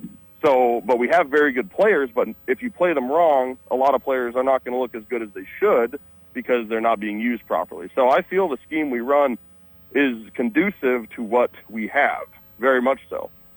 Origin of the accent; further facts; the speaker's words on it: South Dakota, United States; I'm from West River originally.